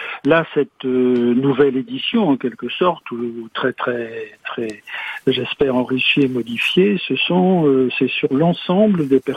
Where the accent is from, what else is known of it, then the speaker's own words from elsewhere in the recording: Brittany, France; je suis breton